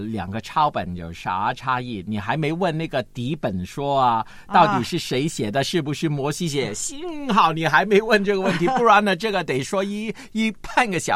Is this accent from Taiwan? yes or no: no; China; 所以就是我们中国人说的吗